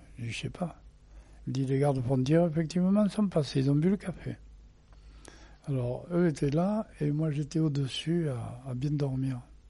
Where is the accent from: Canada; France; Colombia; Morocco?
France; Périgueux, Nouvelle-Aquitaine; accent: south-west French; je suis du sud-ouest. Mais il me dit, c'est pas seulement du sud-ouest, je connais votre accent. Bon, alors j'ai fini par lui dire que j'étais de Périgueux.